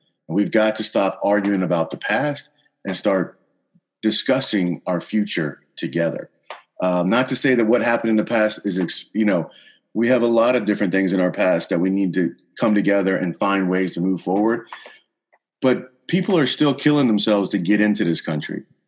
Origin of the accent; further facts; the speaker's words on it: Savannah, Georgia, United States; So I grew up in Savannah, Georgia. So I enlisted from Savannah, Georgia, and went to Parris Island.